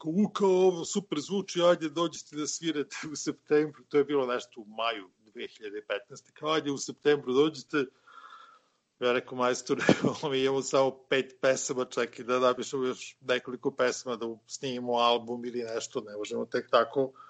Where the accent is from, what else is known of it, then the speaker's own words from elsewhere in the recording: Smederevska Palanka, Šumadija and Western Serbia, Serbia; a dan pre toga smo svili u mom rodnom gradu Smederevskoj Palanci